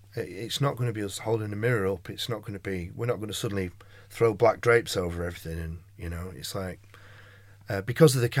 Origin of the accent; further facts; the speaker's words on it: United Kingdom; And that's exactly how I feel about being British.